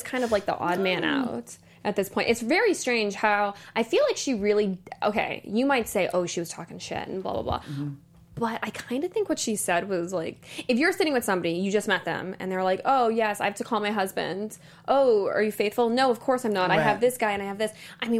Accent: East Coast, United States; born there; Well, I mean, I'm East Coast. I was born in the East Coast, so...

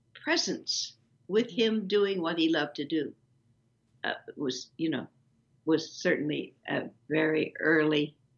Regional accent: Kansas, United States; born there; I was born in Kansas.

